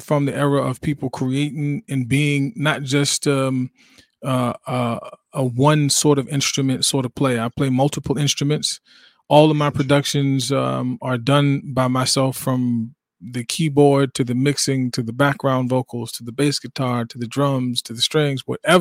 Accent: Inglewood, New Jersey, United States; We're from Jersey. But, you know, everybody up there, north to up top, is going to talk like this. So it is what it is. Born in Inglewood, New Jersey, raised, influenced by so many different people in my town.

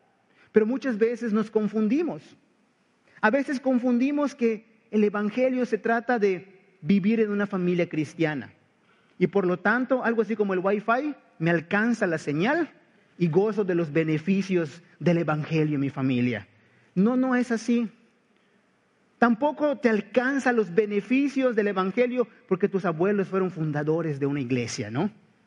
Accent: Mexico; Somos mexicanos, ¿verdad? Porque nacimos en México, porque hablamos español y también porque practicamos algunas costumbres de los mexicanos.

